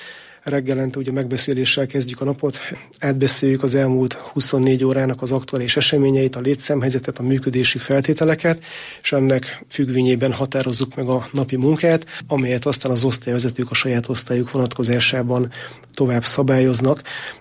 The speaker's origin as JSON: {"language": "Hungarian", "town": "Ózd", "region": "Borsod-Abaúj-Zemplén", "country": "Hungary", "tie": "born or raised there", "said": "Én a rendőri pályafutásom közel 30 évét, egész pontosan 27 évet Ózd városában, az ózdi rendőrkapitányságon töltöttem, tehát minden szakmai előzmény a szülővárosomhoz köt."}